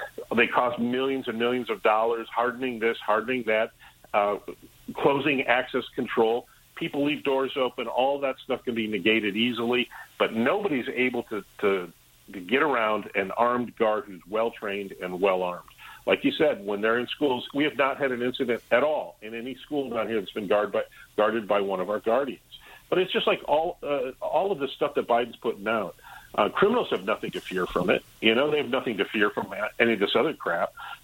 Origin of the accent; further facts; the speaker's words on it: Minnesota, United States; it's the same thing going on in my home state of Florida, or of Minnesota.